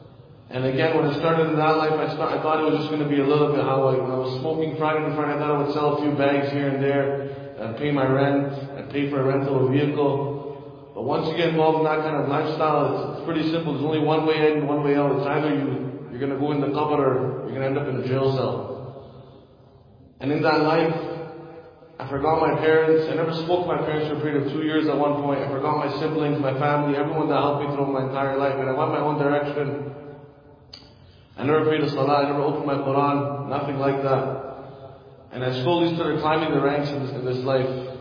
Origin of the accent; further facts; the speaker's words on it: Canada; I grew up in Canada. I was born and raised in a very good Islamic household. My mother was an alima. My father was involved in Jamaat and Tabligh work.